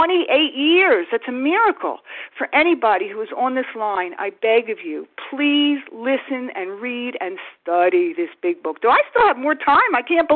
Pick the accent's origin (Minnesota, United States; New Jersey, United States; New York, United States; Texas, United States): New Jersey, United States; I'm from South Jersey